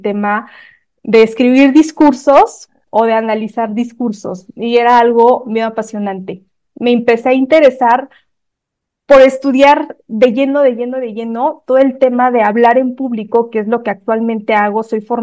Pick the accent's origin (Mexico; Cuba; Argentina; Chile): Mexico; Como bien mencionas, soy mexicana.